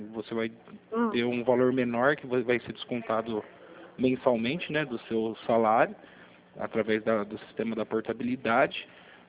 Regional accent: Americana, São Paulo, Brazil; Eu sou daqui de Americana.

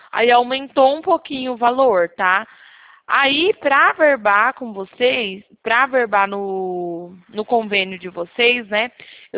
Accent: Porto Ferreira, São Paulo, Brazil; Eu sou de Porto Ferreira, capital da cerâmica, já ouviu falar?

